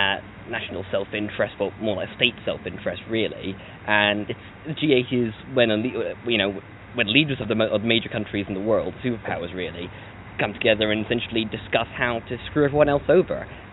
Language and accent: English; Edinburgh, Scotland, United Kingdom; I'm from Edinburgh up in Scotland.